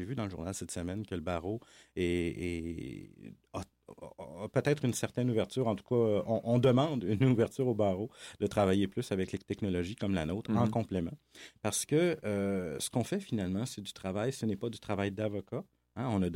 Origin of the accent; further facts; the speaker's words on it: Quebec, Canada; now in Quebec City, Canada; En fait, je suis de la Beauce, pour être plus précis.